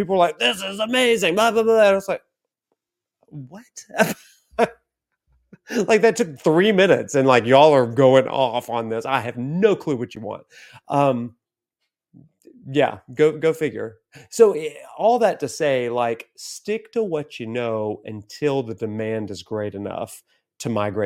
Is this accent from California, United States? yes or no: no; Alabama, United States; I'm nobody. I'm a guy from Alabama, you know?